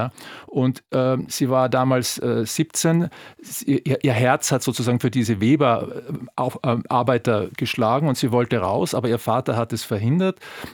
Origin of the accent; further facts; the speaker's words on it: Austria; wenn man durch Berlin läuft, als Österreicher offenen Auges